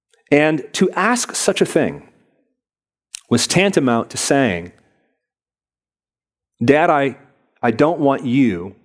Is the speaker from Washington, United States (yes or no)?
yes; Port Orchard, Washington, United States; also born or lived in Seattle; I was born in Seattle, raised in Port Orchard. It's a very small blue-collar town.